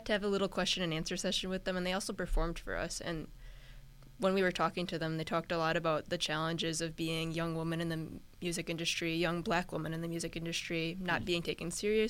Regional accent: United States; My dad has always wanted to go, but it's just difficult as an American with all the rules we have on our side.

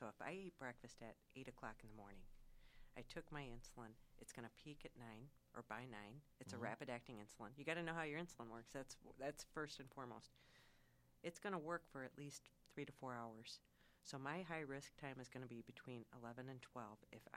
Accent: Waukegan, Illinois, United States; you know, I'm from Waukegan, and everybody says mispronounced that too.

